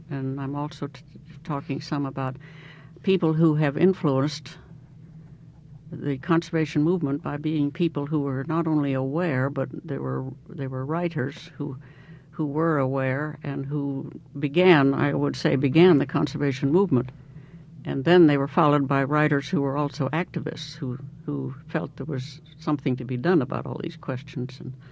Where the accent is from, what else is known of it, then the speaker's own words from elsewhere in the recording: Fairbanks, Alaska, United States; This is the kind of thing that I remember from my growing up in Fairbanks